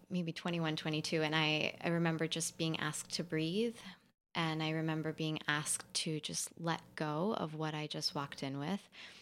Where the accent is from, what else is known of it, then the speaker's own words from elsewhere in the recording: Florida, United States; Yes, on the Tampa Bay side, which was, it was a beautiful upbringing, but being between being an American and being Indian was a little bit challenging.